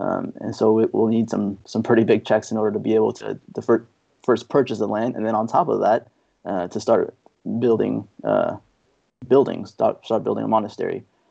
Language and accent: English; Kansas City, United States; now in Florida, United States; So we came from originally Kansas City. I was born and raised in Kansas City.